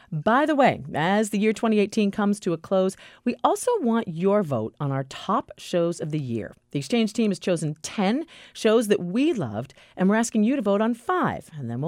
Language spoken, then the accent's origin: English; Pembroke, New Hampshire, United States; And you're thinking, of course I speak good English. I grew up in Pembroke, New Hampshire.